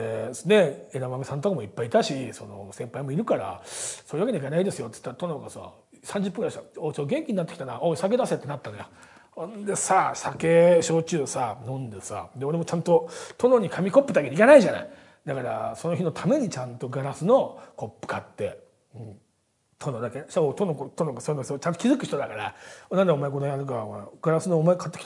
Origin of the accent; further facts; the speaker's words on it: Saitama, Japan; ほんと俺埼玉出身だから分かるんだけどさ